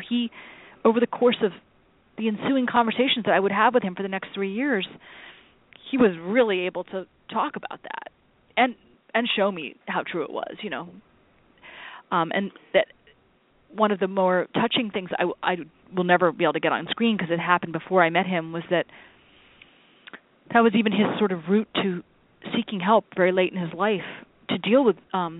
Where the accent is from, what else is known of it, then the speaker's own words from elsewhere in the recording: United States; as an American, as a fellow American